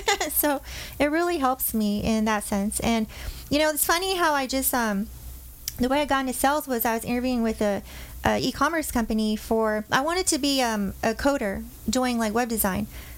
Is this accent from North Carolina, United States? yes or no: no; California, United States; Yes, yes. So I grew up in Orange County.